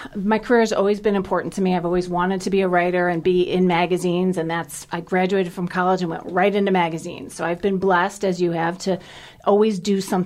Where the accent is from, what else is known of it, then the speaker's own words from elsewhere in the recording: Cleveland, Ohio, United States; And we went to Cedar. I grew up in Cleveland. We went to Cedar Point.